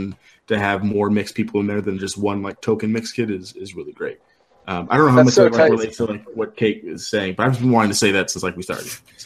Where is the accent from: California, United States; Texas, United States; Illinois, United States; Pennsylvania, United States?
Texas, United States; El Paso; I come from dark brown Mexicans. Sorry, and that's something I had to do like every day growing up in El Paso